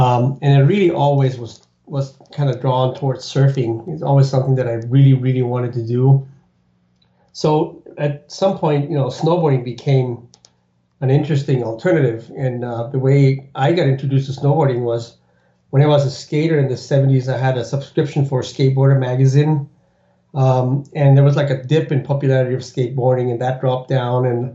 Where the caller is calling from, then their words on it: Oberammergau, Bavaria, Germany; I'm actually calling from Oberammergau, Germany, which is in the Bavarian Alps. So we're about an hour south of Munich, where the mountains start